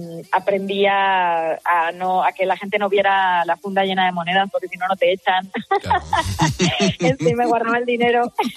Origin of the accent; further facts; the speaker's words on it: Las Rozas, Community of Madrid, Spain; empecé tocando por los parques de mi pueblo, ahí en Las Rozas.